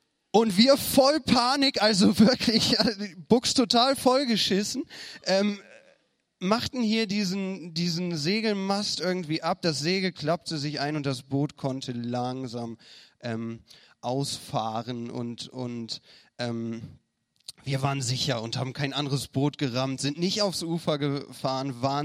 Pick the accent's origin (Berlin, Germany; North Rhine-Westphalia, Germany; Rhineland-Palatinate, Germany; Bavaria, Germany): North Rhine-Westphalia, Germany; Cologne; Ich bin nicht von hier, ich komme auch nicht aus dem Norden, ja, ich komme aus Köln